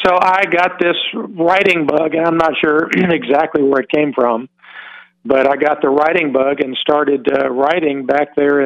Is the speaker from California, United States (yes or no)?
no; Waco, Texas, United States; Well, I grew up in Waco, Texas, and went to college there at Baylor, and then ended up going to med school in Houston at the Baylor Hospitals there.